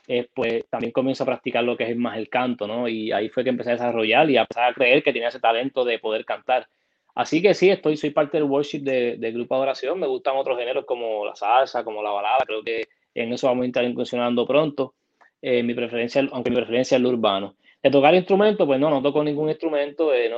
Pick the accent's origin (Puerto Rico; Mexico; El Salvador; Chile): Puerto Rico; Arecibo; soy de natural de Arecibo, Puerto Rico. Allá, nací y criado allá.